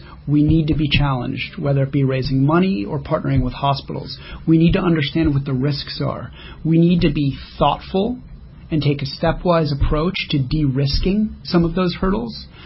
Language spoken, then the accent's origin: English; Cleveland, Ohio, United States; I was admitted to the hospital, my hometown of Cleveland, Ohio